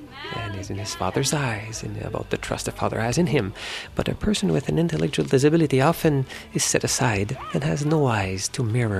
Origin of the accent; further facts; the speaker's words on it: Quebec, Canada; I'd go in that house in the outskirts of my hometown in Abitibi, northwestern Quebec.